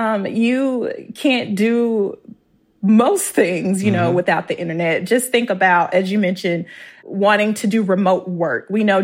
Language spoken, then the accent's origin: English; Mississippi, United States; I thought about my experience when I lived in Mississippi, which is my home state